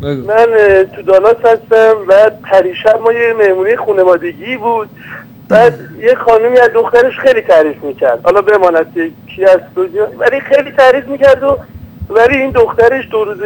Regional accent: Iran; moved away; من که خودم تازه از ایران اومدم

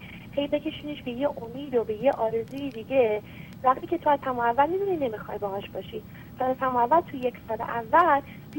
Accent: Iran; moved away as an adult; now in United States; من یه دختری بودم 18 ساله از ایران پشتم اومدم آمریکا تک و تنها زندگی کردم.

